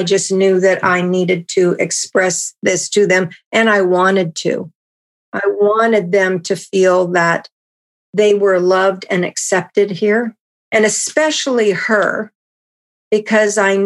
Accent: United States; Advantages that me as an American has are not what people from other countries have necessarily.

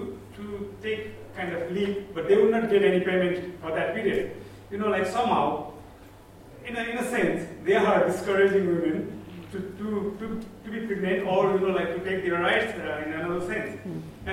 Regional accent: Nepal; basically, I'm from Nepal, conducting research on gender issues in Nepal.

